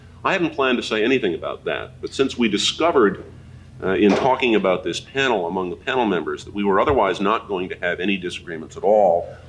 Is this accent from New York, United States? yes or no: yes; New York, United States; born there; I was born in New York. I can figure out how to use that slogan.